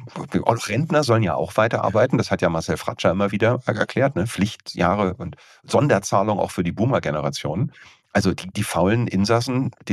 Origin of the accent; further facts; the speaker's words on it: Berlin, Germany; dass du da in Zehlendorf aufgewachsen bist in Berlin. Das bin ich ja auch.